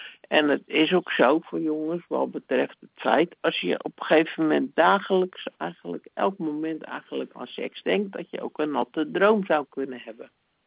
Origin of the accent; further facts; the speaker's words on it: Bodegraven, South Holland, Netherlands; Ik ben 53 jaar en ik kom uit Bodegraven